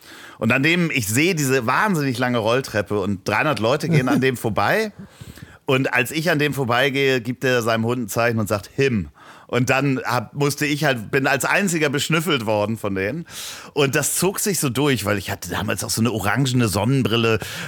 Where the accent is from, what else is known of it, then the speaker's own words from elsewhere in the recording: Germany; Und ich so, nee, ich komme aus Deutschland.